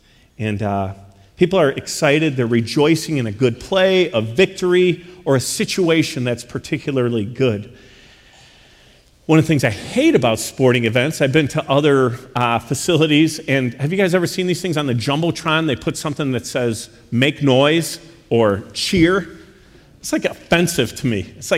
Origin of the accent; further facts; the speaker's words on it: Chicago, Illinois, United States; You folks know that I'm from Chicago, so I grew up, and in the 90s, if you're a basketball fan, I love the Chicago Bulls